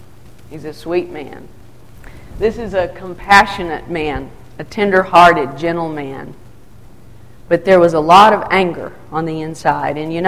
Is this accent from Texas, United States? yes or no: yes; Wichita Falls, Texas, United States; I grew up in Wichita Falls. At the 10th and Broad Church of Christ.